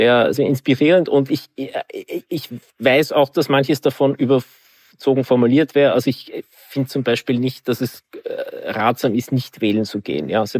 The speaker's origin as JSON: {"language": "German", "country": "Austria", "said": "wo dann du als Österreicherin und ich als Österreicher auch für Kandidaten aus anderen Ländern stimmen können"}